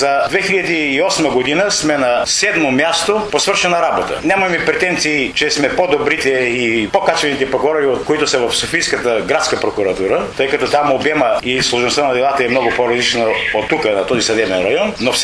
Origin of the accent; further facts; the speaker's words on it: Ruse, Ruse Province, Bulgaria; аз съм от Русе, не съм от тук